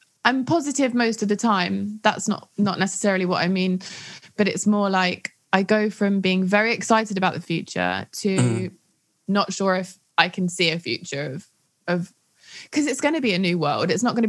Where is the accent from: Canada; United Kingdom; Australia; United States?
United Kingdom; London; Growing up in Northwest London, it was more, I'd go out in Camden quite a lot. So it was more live shows. And then when I moved to East London, maybe about 10 years ago